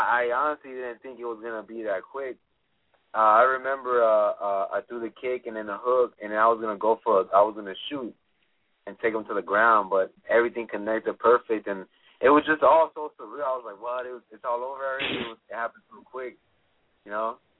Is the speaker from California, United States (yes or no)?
yes; Hollywood, California, United States; Yeah, correct. I grew up in Hollywood.